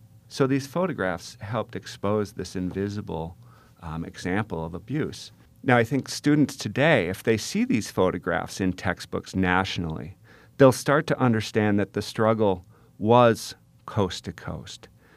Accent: Minnesota, United States; I grew up in Minnesota. I had never seen those photographs before.

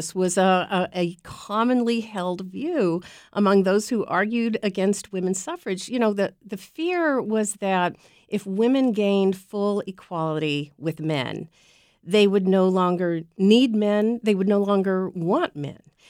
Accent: Southern United States, United States; I grew up in the Bible Belt.

